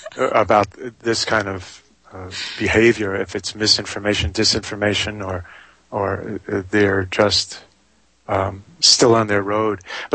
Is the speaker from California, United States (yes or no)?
no; New York City, New York, United States; 1961. And I'm from an Irish, German, French, Roman Catholic family in New York City.